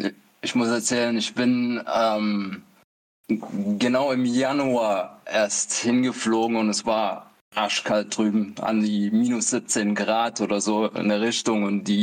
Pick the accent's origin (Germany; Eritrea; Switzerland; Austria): Eritrea; weil ich bin eigentlich Eritreer ursprünglich